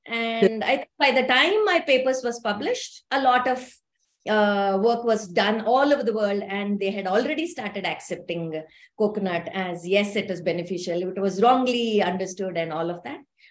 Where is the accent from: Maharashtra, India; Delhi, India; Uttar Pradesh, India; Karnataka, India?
Karnataka, India; I come from South India, where we use a lot of fresh coconut, especially in Karnataka, Kerala, and in Karnataka, the Mangalore side.